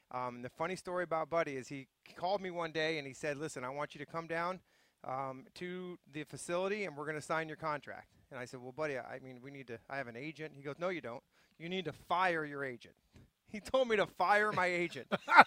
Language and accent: English; Phoenix, Arizona, United States; they knew they had me a little bit knowing that I was from Phoenix and I was going to come back and play at home.